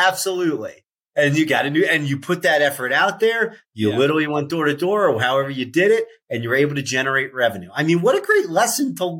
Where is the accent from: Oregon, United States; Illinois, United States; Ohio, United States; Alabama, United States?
Ohio, United States; now in Philadelphia, United States; Listen, here's the thing. I come from Ohio originally, and in an Air Force family, it's kind of hard to really love one team or the other.